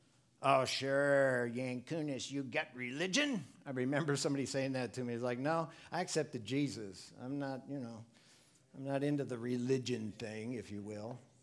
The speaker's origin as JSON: {"language": "English", "town": "Milwaukee", "region": "Wisconsin", "country": "United States", "tie": "born or raised there", "said": "I mean, I grew up in Milwaukee, so don't talk to me about going out and drinking, okay?"}